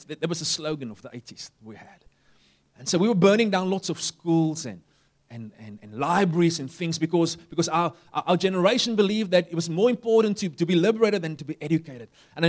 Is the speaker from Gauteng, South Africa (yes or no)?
no; Upington, Northern Cape, South Africa; And where I grew up in Uppington, you had roads.